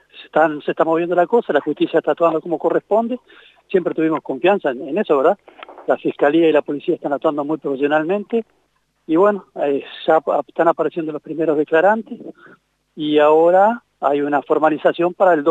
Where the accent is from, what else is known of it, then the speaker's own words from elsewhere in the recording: Paso de los Toros, Tacuarembó, Uruguay; Yo soy de Paso los Toros, todo el mundo me conoce, nací y voy a morir acá y me siento orgulloso de ser isabelino.